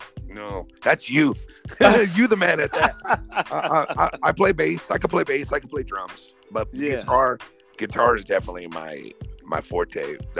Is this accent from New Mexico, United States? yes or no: no; Baldwin Park, California, United States; So I grew up in Baldwin Park, California.